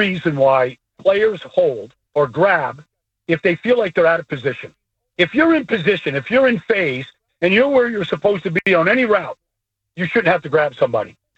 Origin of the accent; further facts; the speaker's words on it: Massapequa, New York, United States; I grew up in Massapequa, so they're just honoring once a month, like Long Island people, Nassau County people.